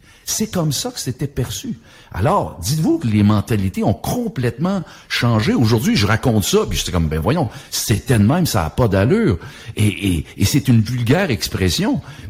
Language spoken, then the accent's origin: French; Sorel, Quebec, Canada; j'ai grandi, ma jeunesse très jeune, j'ai grandi à Sorel, OK?